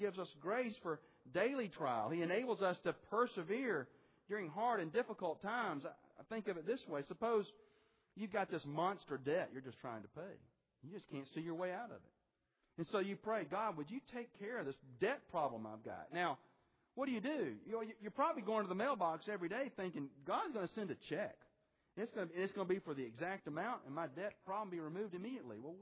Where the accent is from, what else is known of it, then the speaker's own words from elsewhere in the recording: Birmingham, Alabama, United States; when I was growing up in Birmingham, Alabama, if you wanted to go to the beach, if you wanted to see waves, you basically had three options